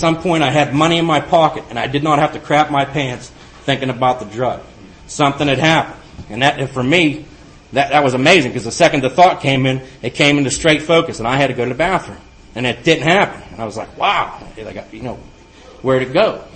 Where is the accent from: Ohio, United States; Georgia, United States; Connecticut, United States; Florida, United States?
Ohio, United States; Steubenville; My aunt reached out, gave me a place to live in Catanning, Pennsylvania. I'm from Steubenville.